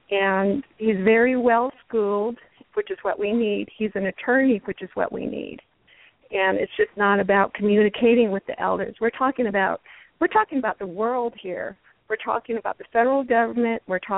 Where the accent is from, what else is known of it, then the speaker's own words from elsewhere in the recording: United States; I grew up on the Navajo Nation and was schooled there.